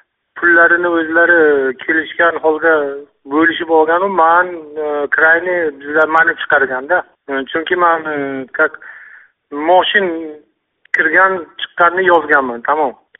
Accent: Samarkand, Samarqand Region, Uzbekistan; now in Sweden; O'zbekistondanman. Hozir Shvetsiyaga yuribman.

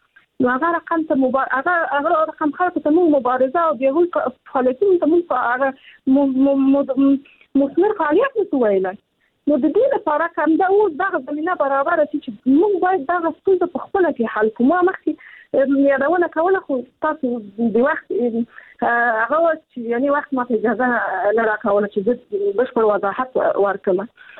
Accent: Afghanistan; زه خپله په افغانستان کې پیدا شوې، په افغانستان کې لویه سوم

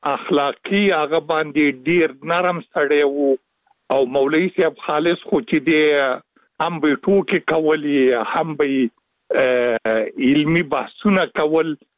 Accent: Afghanistan; وجدان مې اجازه نه راکوله چې زمونږ وطن د شوروي سرو پوځونو له خوا ځنې اشغال بي او زه په قرار باندې کینم

